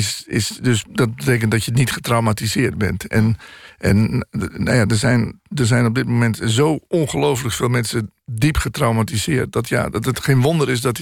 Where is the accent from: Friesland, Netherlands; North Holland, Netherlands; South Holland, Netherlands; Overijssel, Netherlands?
Friesland, Netherlands; also born or lived in Groningen; Ik ben in Groningen geboren, daar heb ik niets van meegemaakt, want ik was anderhalf toen we naar Friesland gingen, maar ik heb vloeiend Fries gesproken. En ik ben daar kind geweest, in dat Friese landschap, met boerderijen en vee en hooien